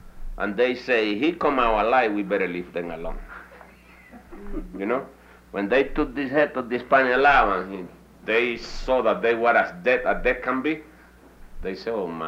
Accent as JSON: {"language": "English", "town": "Mayagüez", "country": "Puerto Rico", "tie": "born or raised there", "said": "That was close to my hometown too, Mayagüez, in the Rio Añasco. Mayagüez is the name, come from an Indian name, Mayagüez, a warrior, you know. And that's my hometown name. We got many Indian names all across Puerto Rico."}